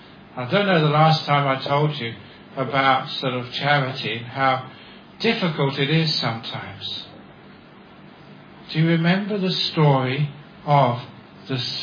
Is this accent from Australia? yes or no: yes; Australia; Because now I'm an Australian monk, and Australian monks like to whistle.